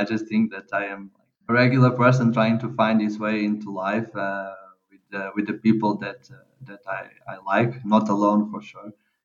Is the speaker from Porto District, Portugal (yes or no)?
no; Lisbon, Portugal; moved away as an adult; now in Netherlands; I am Portuguese. I was born and raised in Lisbon. I lived there pretty much all my life until I was something like 20 years old, and then I moved to the Netherlands to do my master's there.